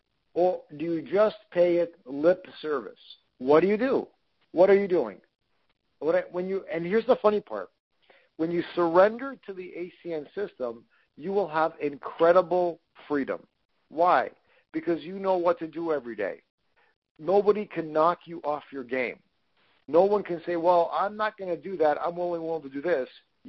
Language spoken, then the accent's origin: English; Canada; Yep, born and raised in Canada.